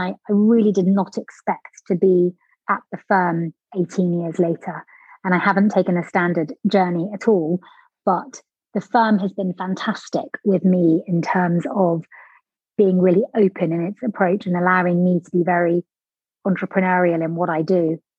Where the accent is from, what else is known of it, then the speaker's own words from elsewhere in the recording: United Kingdom; So I am Indian. I live in London. I was born and bred in the UK.